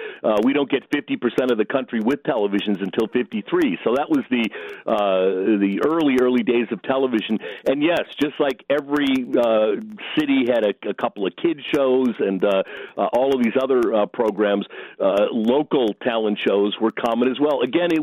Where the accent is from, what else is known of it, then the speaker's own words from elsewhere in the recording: Chicago, Illinois, United States; I haven't, and I grew up in Chicago, so I should know that.